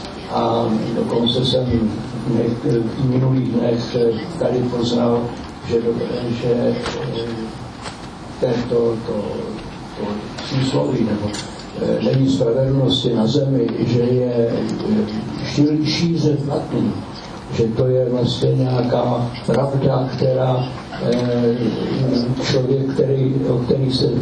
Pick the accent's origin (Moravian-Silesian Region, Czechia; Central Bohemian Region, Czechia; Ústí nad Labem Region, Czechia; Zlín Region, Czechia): Ústí nad Labem Region, Czechia; Most; born there; Já jsem narozený v Mostě, to znamená severní Čechy, většinou víte, že to bylo hornické město, a moje maminka byla tam vychovaná